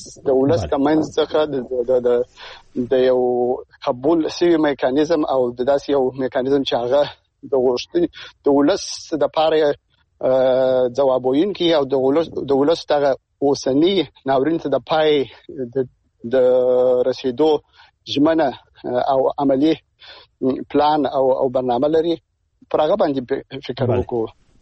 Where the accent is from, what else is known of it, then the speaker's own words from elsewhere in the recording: Afghanistan; زه د افغانستان د یو وګړي په توګه باندې زه خپل دې ته ډېر امیدوار نه یم